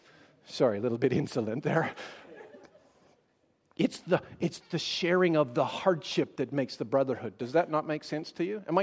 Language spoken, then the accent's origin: English; Canada; I speak as a Canadian.